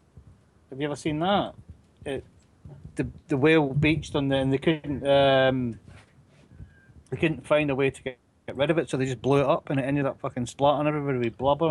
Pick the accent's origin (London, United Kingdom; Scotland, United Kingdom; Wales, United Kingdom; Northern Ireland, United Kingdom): Scotland, United Kingdom; Like in my hometown, in the estuary of the Clyde, there was, just when I was born, there was a whale that sort of washed up on the shore